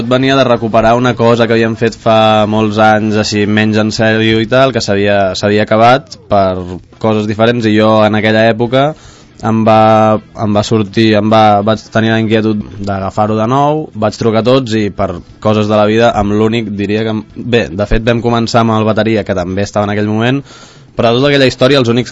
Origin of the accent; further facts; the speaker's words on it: Sant Cugat del Vallès, Catalonia, Spain; som de Sant Cugat de tota la vida